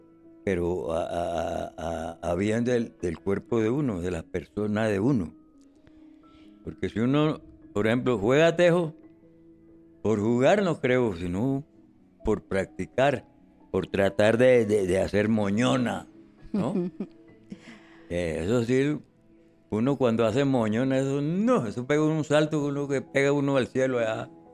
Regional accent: Barranquilla, Atlántico, Colombia; born there; Yo nací en Barranquilla, Atlántico, en 1929.

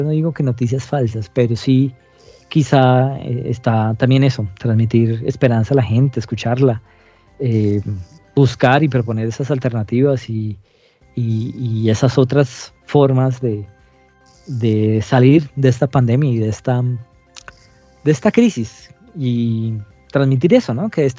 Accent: Colombia; Pues un poco lo que tenemos que hacer ya como sociedad, como colombianos

